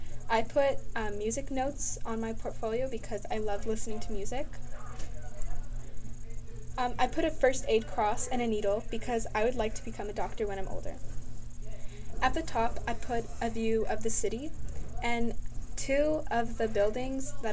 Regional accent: Canada; born there; I was born in Canada, so that's why I put the Canada flag. And I put the Iraqi flag because that's my nationality.

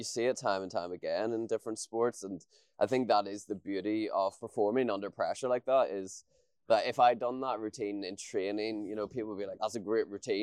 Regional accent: Newtownards, Northern Ireland, United Kingdom; now in Bangor, United Kingdom; We're in Bangor, County Down, close to my hometown of Newton Ards, but I have recently bought a house here in Bangor.

